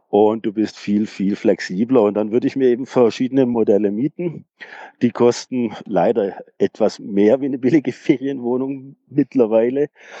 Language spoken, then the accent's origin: German; Tübingen, Baden-Württemberg, Germany; Ich bin aus Tübingen, ich fahre gern auf die Schwäbische Alb.